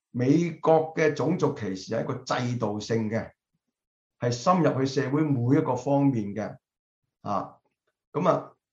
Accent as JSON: {"language": "Cantonese", "country": "China", "said": "我哋中國人好興點樣講咧"}